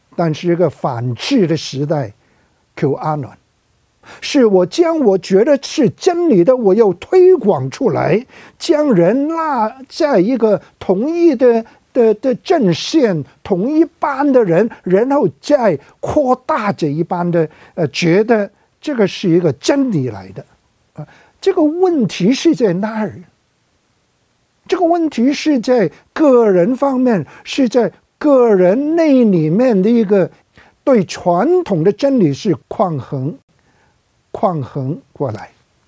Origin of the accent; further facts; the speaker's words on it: China; 但是如果从我们中国人的文化来讲呢